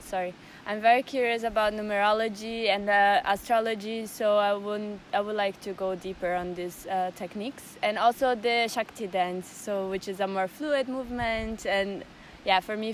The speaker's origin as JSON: {"language": "English", "country": "Brazil", "lives_now": "Berlin, Germany", "said": "I'm 29 years old and I live currently in Berlin. I'm from Brazil."}